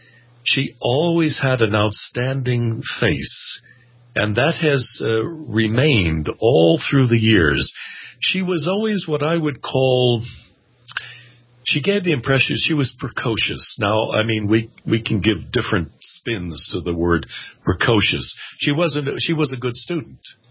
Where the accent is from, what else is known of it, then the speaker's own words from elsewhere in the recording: Hawthorne, New Jersey, United States; also born or lived in Paterson, New Jersey; I was born in Paterson, New Jersey, and grew up in Hawthorne, New Jersey, right next door.